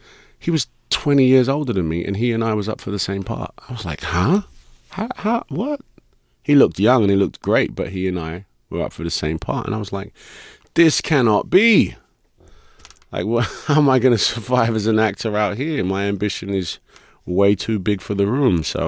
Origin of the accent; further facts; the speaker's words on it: Hackney, London, United Kingdom; I remember thinking, what? I came from Hackney, where that is just like unheard of. I get to Canning Town and I'm dealing with this.